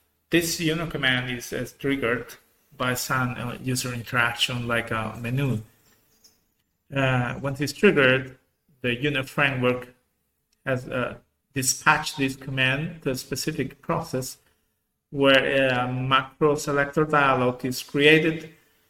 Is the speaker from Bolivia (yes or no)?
yes; Bolivia; I'm from Bolivia, which is located in South America.